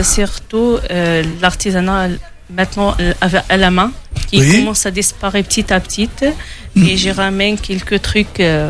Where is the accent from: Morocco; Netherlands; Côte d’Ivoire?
Morocco; Fez, Fès-Meknès; now in France; Oui, je suis marocaine.